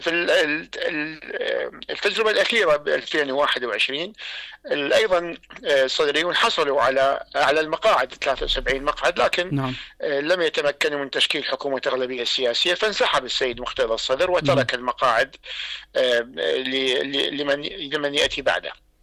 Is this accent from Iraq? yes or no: yes; Iraq; احنا عندنا بالعراق